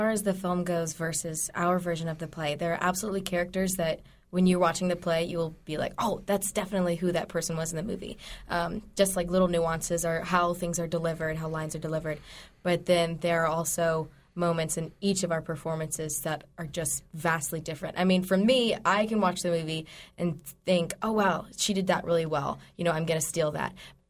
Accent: Louisiana, United States; I'm from Louisiana originally, so they brought me up here for this production. I didn't know anybody here.

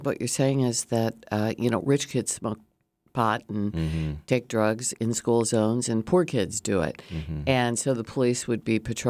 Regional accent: Illinois, United States; Given I grew up in Illinois, I should have known that.

